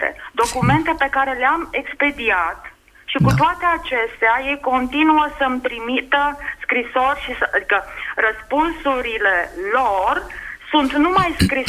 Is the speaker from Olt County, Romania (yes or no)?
no; Bucharest, Romania; Sunt profesoară, vă sunt din București